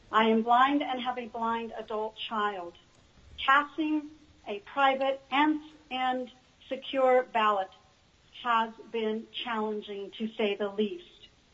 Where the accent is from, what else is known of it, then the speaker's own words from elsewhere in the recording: Anchorage, Alaska, United States; I am from Anchorage